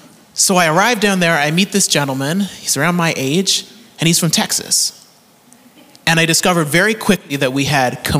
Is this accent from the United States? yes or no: no; Canada; accent: Canadian; What is this weird Canadian accent that you have? And I said, well, you might have an accent as well. And we grew up with completely different food